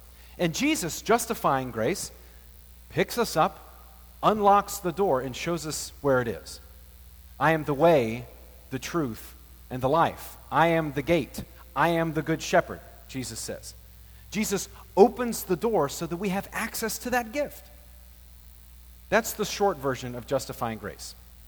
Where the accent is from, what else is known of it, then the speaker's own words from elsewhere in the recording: Slidell, Louisiana, United States; sayings from my pastor that I grew up with in First Methodist in Slidell